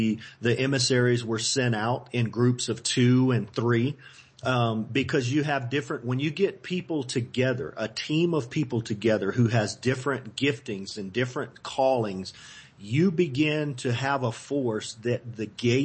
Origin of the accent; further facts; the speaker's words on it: Louisiana, United States; I try to keep it simple because I'm a redneck from Louisiana. It's got to be simple.